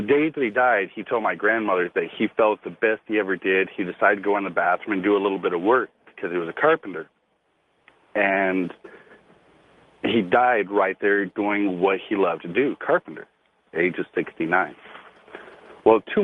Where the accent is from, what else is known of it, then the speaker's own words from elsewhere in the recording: Indiana, United States; Like I said, I'm from Indiana. We have basements, unlike California.